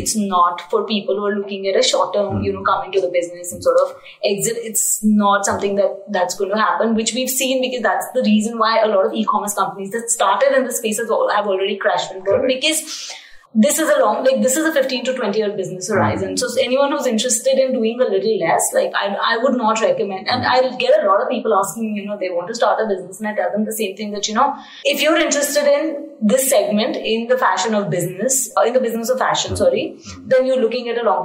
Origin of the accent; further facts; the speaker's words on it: Delhi, India; also born or lived in London / New York / Philadelphia; So I obviously I'm a city girl, right? I've been born and raised in Delhi. I've lived in London and I've lived in New York and I've lived in Philly for a little bit of time.